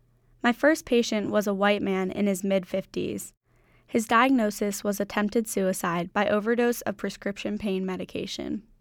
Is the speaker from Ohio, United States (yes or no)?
no; Pennsylvania, United States; I was hired as a patient safety companion at a hospital in Hershey about 45 minutes from my hometown.